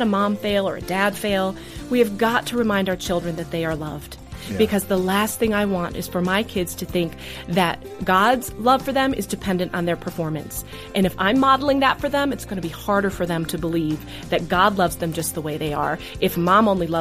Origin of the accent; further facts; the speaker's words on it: New Holstein, Wisconsin, United States; now in Neenah, United States; I live in Neenah. I grew up in New Holstein